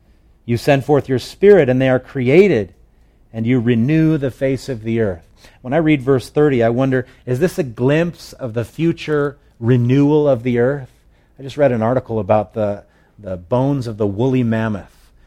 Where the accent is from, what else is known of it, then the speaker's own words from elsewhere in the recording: Hawaii, United States; I would never take for granted what I had become so used to growing up in Hawaii.